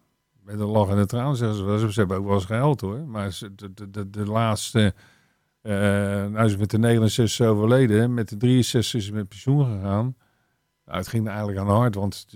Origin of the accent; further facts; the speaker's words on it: Rotterdam, South Holland, Netherlands; born there; En ik ben in Spangen geboren.